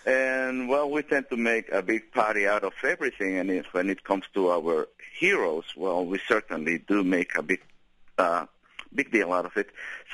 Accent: Morelos, Mexico; Right, I'm actually from Morelos.

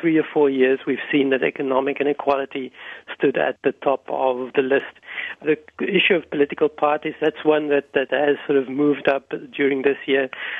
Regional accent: South Africa; first language Afrikaans; I would describe myself primarily as South African, but if you have to ask in more detail, I would say Afrikaans-speaking South African.

